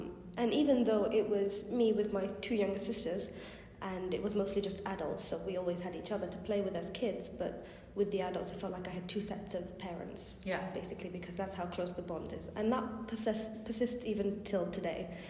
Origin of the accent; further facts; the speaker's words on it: London, United Kingdom; because growing up in London, there is so much diversity everywhere, and Oxford is not the same.